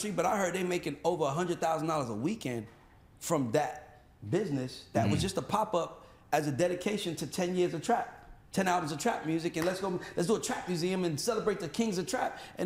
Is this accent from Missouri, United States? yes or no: no; Queens, New York, United States; You can go anywhere in the world and say I'm from Queens, and people are gonna be like, what? And it's gonna be a connection there.